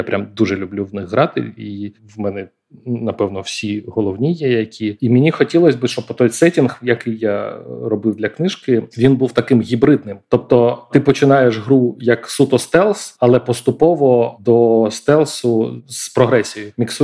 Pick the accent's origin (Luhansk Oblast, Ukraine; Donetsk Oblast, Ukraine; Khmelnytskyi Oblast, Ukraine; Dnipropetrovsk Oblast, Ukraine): Donetsk Oblast, Ukraine; Donetsk; first language ru; Ukrainian is a second language; вона в мене російською написана, бо я з Донецьку, я російськомовний